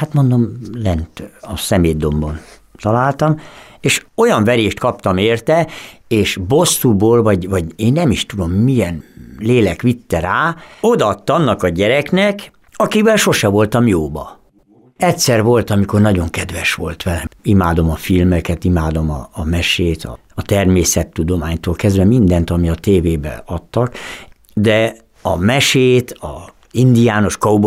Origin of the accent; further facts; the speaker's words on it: Nyírtelek, Szabolcs-Szatmár-Bereg, Hungary; also born or lived in Balkány / Berkesz; ők elvittek Nyírtelekre. És én ott nevelődtem körülbelül 3-4 évig, és ők beadtak Balkányba egy ilyen gyermekotthonba.